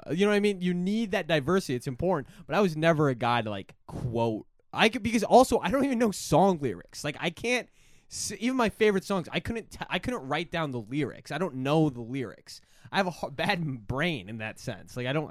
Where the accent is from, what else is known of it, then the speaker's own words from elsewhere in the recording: Iowa, United States; I know I'm from Iowa, and people like to make jokes about me.